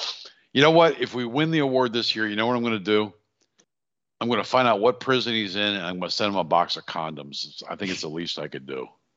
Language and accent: English; Brooklyn, New York, United States; I'm from Brooklyn. I can make you a pan of Tony.